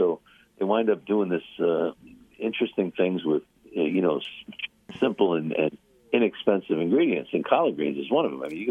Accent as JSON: {"language": "English", "town": "Long Island", "region": "New York", "country": "United States", "said": "so we're from Long Island."}